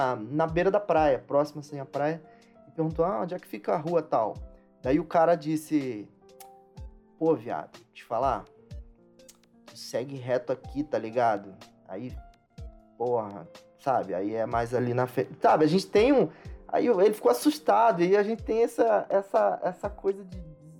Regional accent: Rio de Janeiro, Brazil; Rio é pequeno, né? Assim, comparado a São Paulo, o Rio não é nada. A gente tem uma diversidade do nosso sotaque que até quem mora na mesma cidade fica abismado.

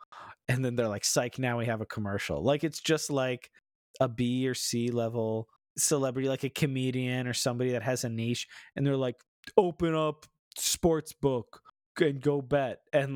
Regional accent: Philadelphia, Pennsylvania, United States; He talked a lot of trash. I was from Philly.

